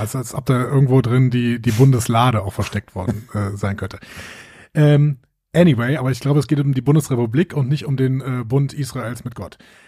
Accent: Aachen, North Rhine-Westphalia, Germany; Als Rheinländer sollte ich niemals über Tschechien reden.

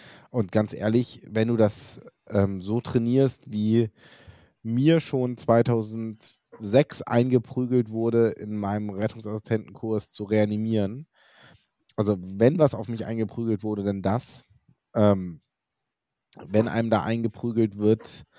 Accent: Lower Saxony, Germany; als Niedersachse

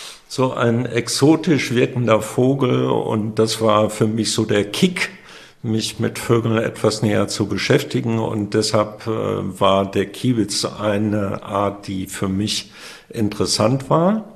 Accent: North Rhine-Westphalia, Germany; Ich komme gebürtig aus Münsterland, aus dem Kreis Warendorf.

